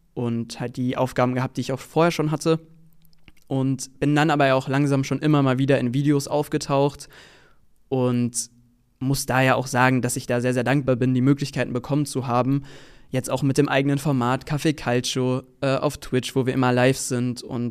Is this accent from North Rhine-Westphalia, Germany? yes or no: no; Kassel, Hesse, Germany; habe dann danach im Oktober angefangen, in Kassel zu studieren, also in meiner Heimatstadt